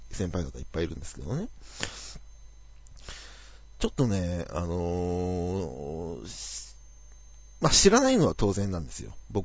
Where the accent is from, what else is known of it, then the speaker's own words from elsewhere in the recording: Oiso, Kanagawa, Japan; also born or lived in Yokosuka; 大磯っていう土地が、やっぱり、僕にとってやっぱふるさとなのよ。横須賀は生まれた場所なんだけど、